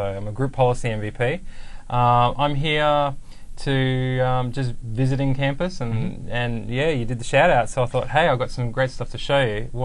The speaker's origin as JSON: {"language": "English", "country": "Australia", "said": "Yeah, I'm from Australia."}